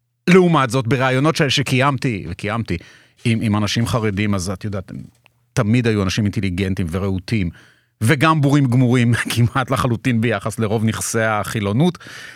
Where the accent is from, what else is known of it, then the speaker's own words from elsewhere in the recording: Tel Aviv, Tel Aviv District, Israel; תל אביבי חש קודם כל איום, זאת אומרת